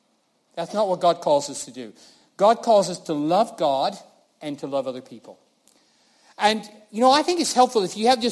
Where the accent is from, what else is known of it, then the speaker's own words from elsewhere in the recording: Colorado, United States; I grew up in Colorado, and I used to love go hiking up in the mountains, up to lakes.